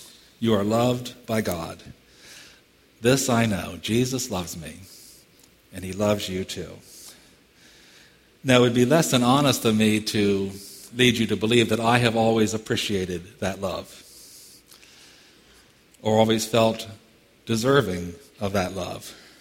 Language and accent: English; Denton, Maryland, United States; I grew up not too far from here. I grew up in Denton, Maryland. You all know where that is. You have to go around it to get to the Bay Bridge, right?